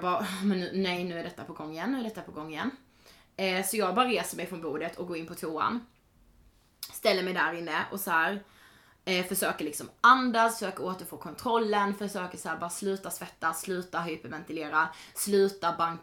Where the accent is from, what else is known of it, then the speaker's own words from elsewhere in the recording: Karlshamn, Blekinge, Sweden; now in Stockholm, Sweden; jag hade varit hemma i Karlshamn i 10 veckor och jobbat. Och jag skulle åka tillbaka till Stockholm.